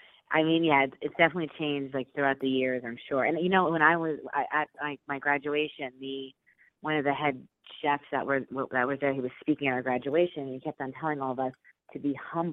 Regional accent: Franklin Lakes, New Jersey, United States; I'm from Franklin Lakes, New Jersey, originally, Bergen County

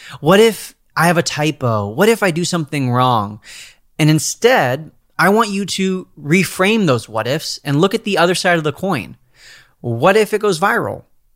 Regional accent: California, United States; I'm a Californian, so I know what we're talking about here.

